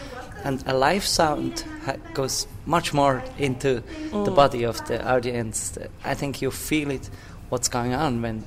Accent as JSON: {"language": "English", "region": "Lucerne", "country": "Switzerland", "tie": "born or raised there", "said": "It started in Lucerne, my hometown in Switzerland"}